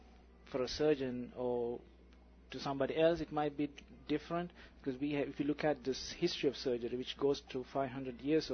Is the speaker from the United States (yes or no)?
no; Sri Lanka; also born or lived in London; So I grew up in Sri Lanka for a while and did my finished my medical education in London